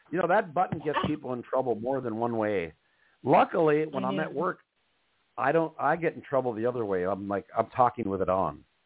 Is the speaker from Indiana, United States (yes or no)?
no; Minnesota, United States; I'm from Minnesota and I don't give two shits.